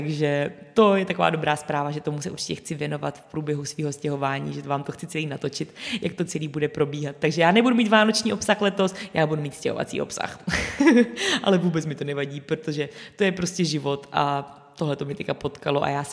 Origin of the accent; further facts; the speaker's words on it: Brno, South Moravian Region, Czechia; já jsem vždycky bydlela v Brně od malička. Já jsem se narodila v Brně, pak jsme se přestěhovali 20 km za Brno, pak jsem se přestěhovala do Brna, když jsem studovala vysokou, pak jsem se přestěhovala se zpátky 20 km za Brno